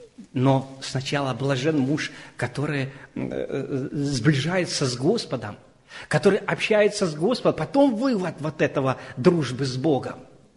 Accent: Yessentuki, Stavropol Krai, Russia; now in Yekaterinburg, Russia; сам я родился в Ессентуках, и там родина моя, и дедушка там, и церковь 100 лет нашей церкви, уже 110 лет. И это уже потом я поехал миссионером на Урал, в Екатеринбург, и вот уже 15 лет там.

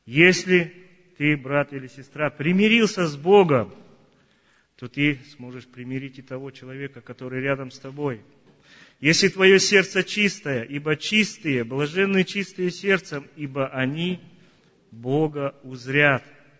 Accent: Chernogorsk, Khakassia, Russia; я из Черногорска, Хакасия, и по служебной своей обязанности, то есть по работе, я приехал сюда в командировку.

